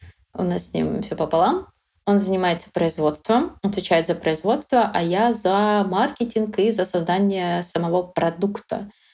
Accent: Kyrgyzstan; now in Moscow, Russia; Мои родители и я, мы родились в Кыргызстане, в Советской Киргизии, и выросли там. И в 2013 году мы переехали в Москву вместе с моими родителями.

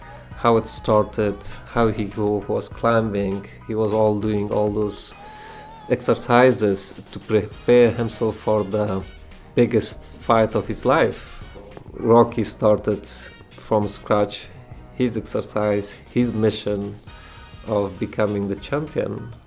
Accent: Kabul, Afghanistan; moved away as an adult; now in Philadelphia, United States; I grew up in Kabul city during 1990s. Civil war broke out. I was like 10 years old or so.

